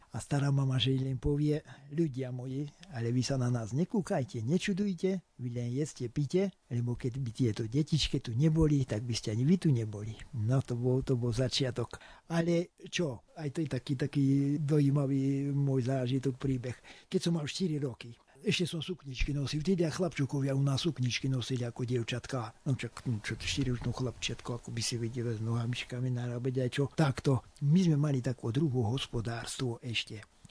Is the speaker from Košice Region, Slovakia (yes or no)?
no; Hrušov, Banská Bystrica Region, Slovakia; Som z juhu stredoslovenského kraja, z okresu Veľký Krtíš, dedinka Hrušov.